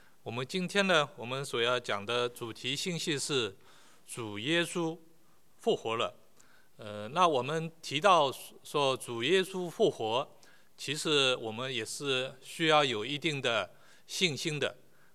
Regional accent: China; 那这个现在呢，我们中国人呢也很聪明啊

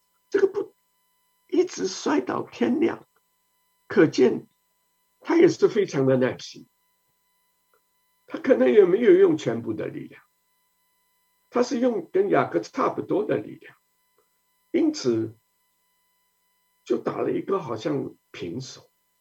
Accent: China; 我们中国人大多数说嘛，半夜三更的嘛

